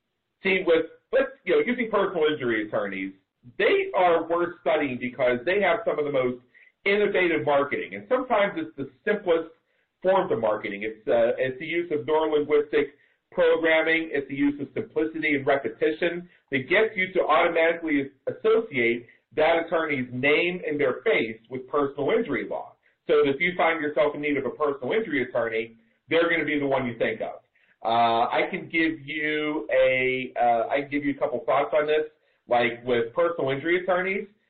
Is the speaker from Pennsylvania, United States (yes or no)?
yes; Pittsburgh, Pennsylvania, United States; now in Las Vegas, United States; I remember growing up in Pittsburgh